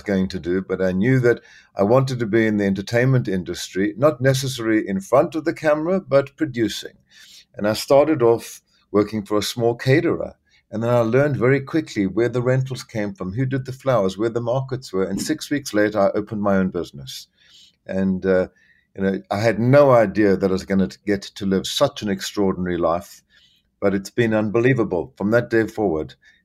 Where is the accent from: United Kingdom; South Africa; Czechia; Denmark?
South Africa; also born or lived in Zambia; So I was born in Central Africa, Zambia, where I spent my early childhood, and then lived in South Africa.